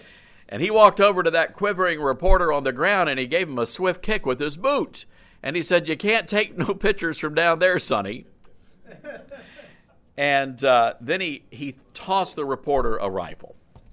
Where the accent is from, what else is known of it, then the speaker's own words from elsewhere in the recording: Mississippi, United States; also born or lived in Memphis; Now, I'm from Memphis, Tennessee, grew up right across the state line in DeSoto County, Mississippi, and I'm mighty proud of the Magnolia State.